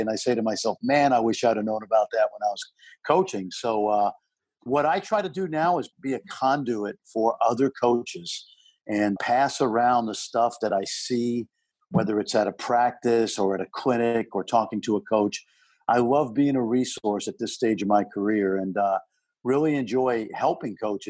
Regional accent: New York City, New York, United States; Since I was about 10 years old, growing up in New York City.

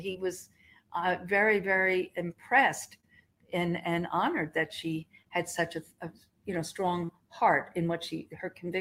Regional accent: Long Island, New York, United States; I grew up on Long Island

